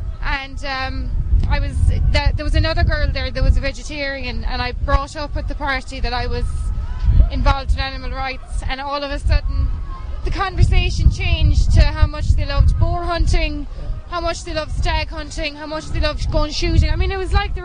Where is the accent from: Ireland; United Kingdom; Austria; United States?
Ireland; Limerick, Munster; I'm from Limerick.